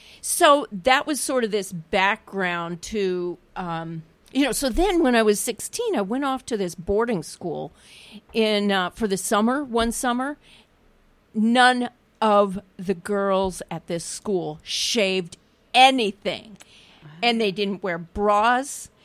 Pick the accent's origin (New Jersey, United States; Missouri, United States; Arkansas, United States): Missouri, United States; Kansas City; and I returned home to Kansas City. I grew up in Kansas City, Missouri.